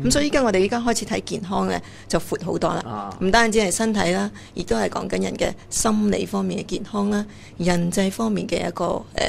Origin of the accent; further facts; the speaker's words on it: China; 尤其是我哋中国人啊，补身啊，食好多嘢都系为咗个身体嘅。